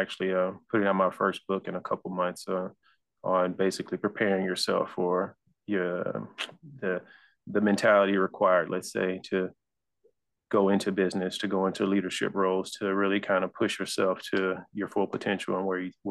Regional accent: Texas, United States; You know, I'm from Texas, so Southern Texas. Grew up here, about 20 minutes from the Gulf.

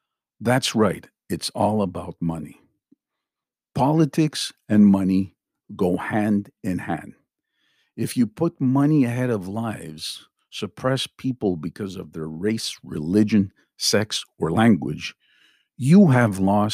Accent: Montreal, Quebec, Canada; I felt discriminated numerous times because of my ethnic upbringing, even though I was born in Canada. Growing up in the 70s in the plateau area of Montreal was not always easy.

